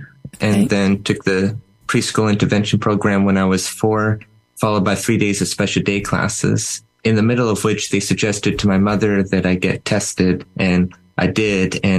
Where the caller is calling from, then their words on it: California, United States; Orange County, California.